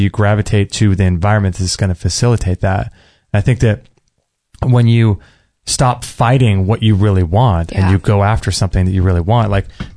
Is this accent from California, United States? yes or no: no; Palm Beach, Florida, United States; I'm from Palm Beach, Florida, and just did a first phone consultation with Dr. Bergman.